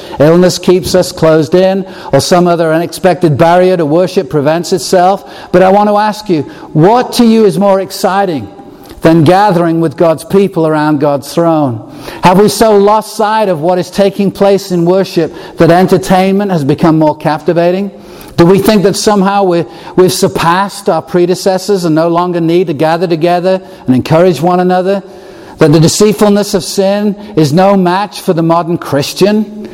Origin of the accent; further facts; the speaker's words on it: San Diego, California, United States; Growing up in San Diego, I knew what it was like to have a home team that you grew up watching and rooting for.